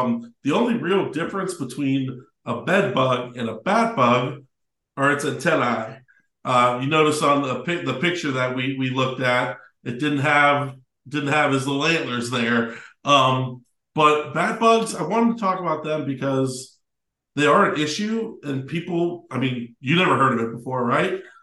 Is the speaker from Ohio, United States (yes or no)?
yes; Youngstown, Ohio, United States; I'm from Youngstown, Ohio. If you guys don't know where Youngstown, Ohio is, it's about an hour between Cleveland and Pittsburgh. So we have a lot of Browns fans and a lot of Steelers fans in our area.